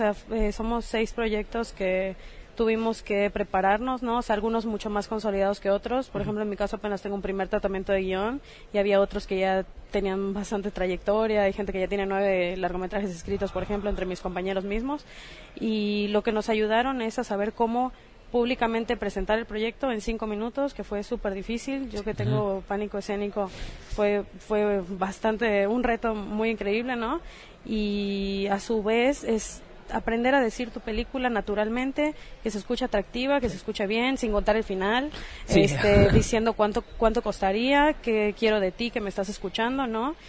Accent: Cancún, Quintana Roo, Mexico; es lo que he visto desde que nací, soy nacida en Cancún, entonces nací con el turism

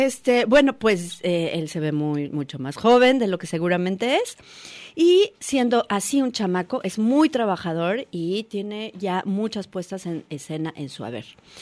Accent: Mexico City, Mexico; soy chilanga y allá en la Ciudad de México no llueve como aquí

